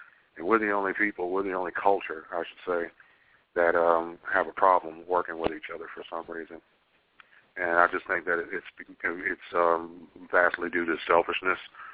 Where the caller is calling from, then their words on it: Los Angeles, California, United States; calling from Los Angeles.